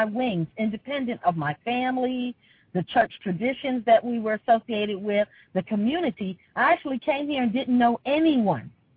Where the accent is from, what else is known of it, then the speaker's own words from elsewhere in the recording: Philadelphia, Pennsylvania, United States; now in Atlanta, United States; I'm from Philadelphia, actually.